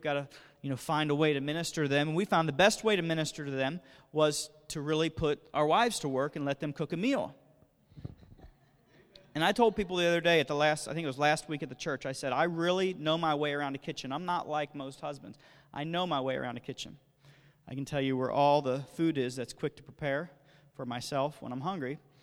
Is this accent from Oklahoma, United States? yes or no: no; Cincinnati, Ohio, United States; when I'm driving in the Midwest where we're from Cincinnati, Ohio, home of the Cincinnati Reds and 1975 World Series champions over the Red Sox. And we're from the Midwest.